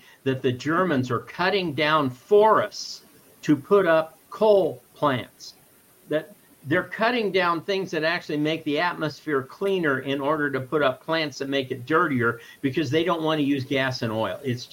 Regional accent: Ohio, United States; moved away as an adult; now in Arizona, United States; I came from Ohio. When I started at the University of Dayton in 1985, there was an S-curve around Dayton that was under construction.

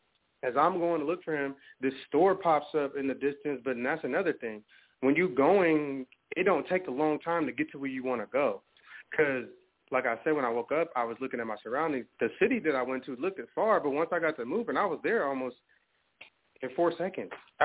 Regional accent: Portland, Oregon, United States; also born or lived in Chicago; Because I'm from Chicago and Portland. You know what I'm saying? I was born in Chicago, go there all the time, but I was raised in Portland

